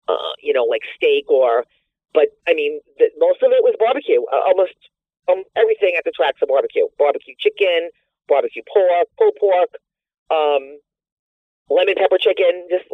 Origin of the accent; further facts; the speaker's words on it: the South, United States; They say my accent is so thick. They ask me all the time, are you from Brooklyn? A lot of people say to me all the time, you're not from around here. And I say, yes, I am from the South.